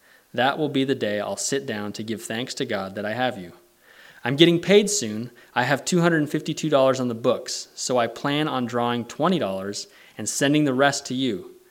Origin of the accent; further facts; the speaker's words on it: Coulee Dam, Washington, United States; moved away as an adult; now in Iowa, United States; So I grew up here in Cooley Dam, and I left to go to Chicago to go to school, and I ended up in the Midwest.